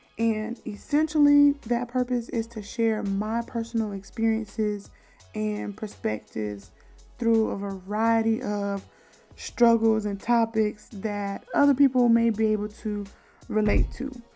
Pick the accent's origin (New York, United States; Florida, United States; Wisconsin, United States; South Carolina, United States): South Carolina, United States; Camden; I'm originally from Camden, South Carolina. Woot woot, 803 raised me, which is a small town right outside of Columbia, South Carolina, which is the capital.